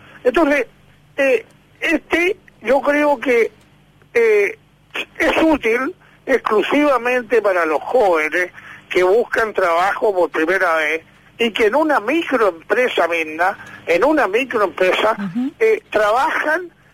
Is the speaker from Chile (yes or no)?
yes; O'Higgins, Chile; soy de Colchagua, de la región de O'Higgins, conozco el drama también de los agricultores y otros sectores.